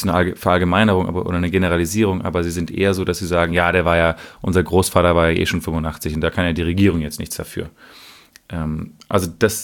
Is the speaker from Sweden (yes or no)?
yes; Sweden; wir Schweden machen es anders als der Rest der Welt.